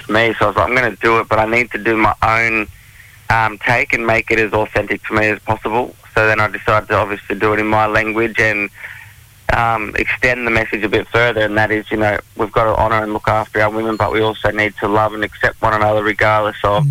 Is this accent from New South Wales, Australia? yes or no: yes; Tamworth, New South Wales, Australia; I grew up in Tamworth.